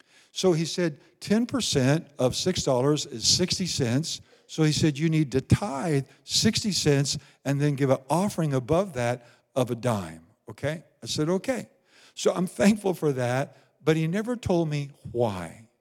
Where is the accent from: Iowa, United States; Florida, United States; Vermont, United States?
Iowa, United States; I grew up in Iowa. It snows up there in the winter. Gets real cold, more than down here, okay?